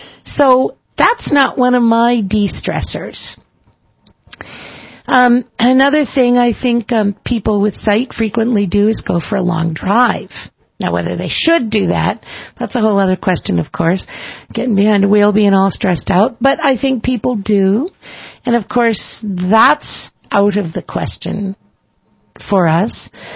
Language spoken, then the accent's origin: English; Boston, Massachusetts, United States; I grew up in Boston.